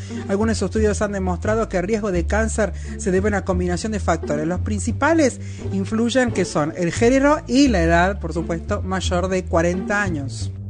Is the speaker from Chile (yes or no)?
no; Argentina; En Argentina, en mi país, es una cada 8.